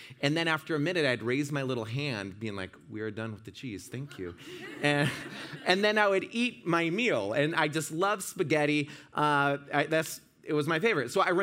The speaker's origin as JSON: {"language": "English", "region": "Washington", "country": "United States", "said": "You see, my father, I'm from Washington State, north of Seattle, and he worked at Boeing when I was growing up, and actually still works at Boeing."}